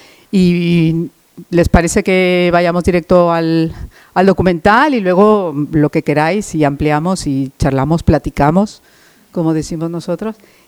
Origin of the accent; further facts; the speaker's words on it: Mexico; moved away; Es mi país, yo soy mexicana, llevo aquí 18 años